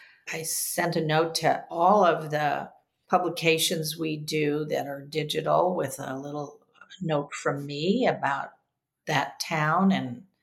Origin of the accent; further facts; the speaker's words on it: Los Angeles, California, United States; So I grew up in Brentwood, but I went to school at the Pacific Palisades High School.